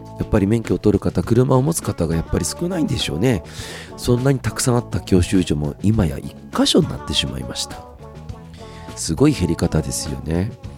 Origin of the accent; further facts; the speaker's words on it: Kawaguchi, Saitama, Japan; 僕のその、生まれ育ったところ、まあ、埼玉県の川口というところなんですけれども